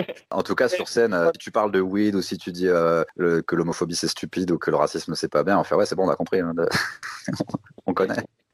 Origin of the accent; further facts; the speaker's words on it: France; je suis français